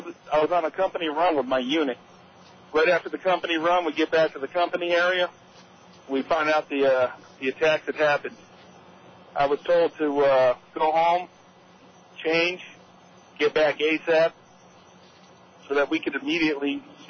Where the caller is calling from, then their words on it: West Virginia, United States; I'm currently in West Virginia.